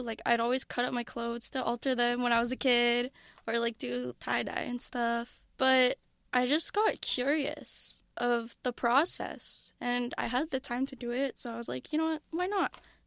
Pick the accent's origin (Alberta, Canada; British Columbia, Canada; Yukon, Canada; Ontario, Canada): Ontario, Canada; Toronto; because I'm from Toronto and it was like the most like logical choice.